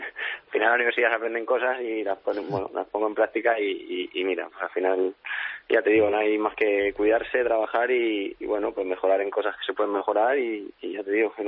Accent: Móstoles, Community of Madrid, Spain; now in Barcelona, Spain; hace 10 años, nada, llegué aquí a Barcelona, venía de Móstoles

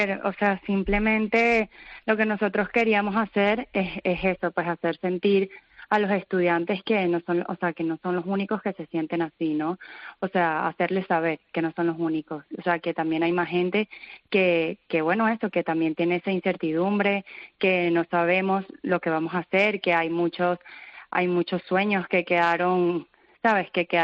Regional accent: Venezuela; now in Spain; De Venezuela.

